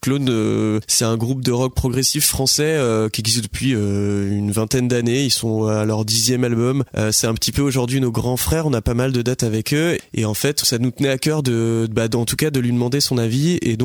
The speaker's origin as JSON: {"language": "French", "country": "France", "said": "on est français"}